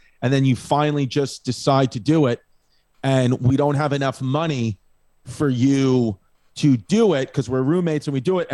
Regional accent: Belfast, Northern Ireland, United Kingdom; Maybe it's you grew up in New York and I grew up in Belfast and nobody can understand why.

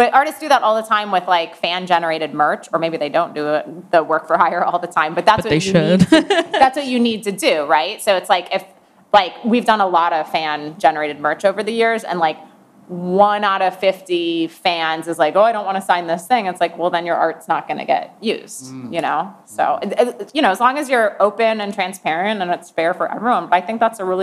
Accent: Milwaukee, Wisconsin, United States; Like I'm at least from Milwaukee, basically.

